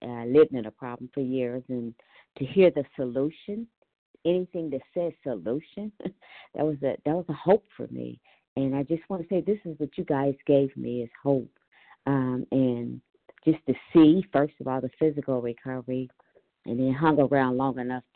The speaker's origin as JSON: {"language": "English", "region": "Ohio", "country": "United States", "said": "Hi, good morning. I'm from Ohio. Good morning, all."}